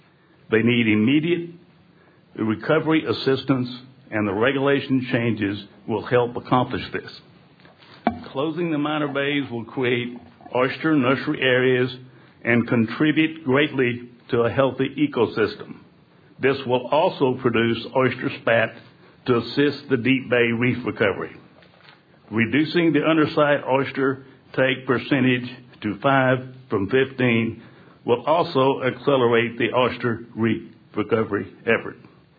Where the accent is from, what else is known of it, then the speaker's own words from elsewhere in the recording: Houston, Texas, United States; I'm from Houston, Texas.